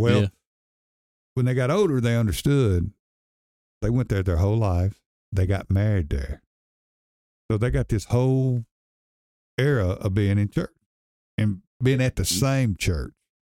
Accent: East Gadsden, Alabama, United States; Like, growing up in East Gadsden, we didn't have nothing.

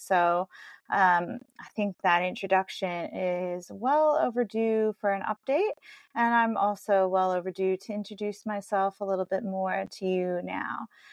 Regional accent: Nanticoke, Pennsylvania, United States; I am from Pennsylvania in the United States. I grew up in a small town near the Wilkes-Barre-Scranton area called Nanticoke.

